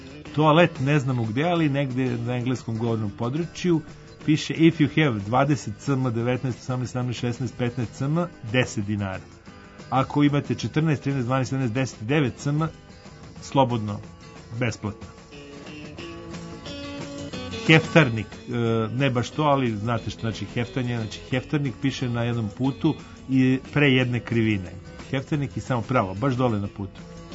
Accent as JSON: {"language": "Serbian", "country": "Serbia", "said": "Na izlasku iz mesta Brus, kod nas u Srbiji"}